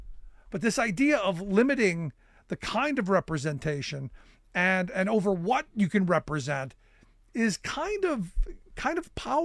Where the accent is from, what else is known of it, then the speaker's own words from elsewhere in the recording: Cleveland, Ohio, United States; You know, growing up in Cleveland, you heard stories about, because Akron wasn't far away.